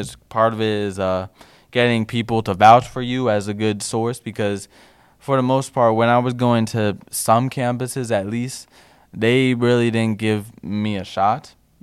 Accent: New York, United States; And, I'm from New York. Like, I love the Knicks as well

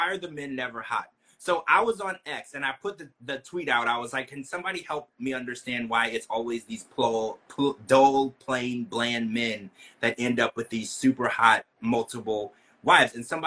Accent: Louisiana, United States; I grew up in Louisiana, so we would go to the church

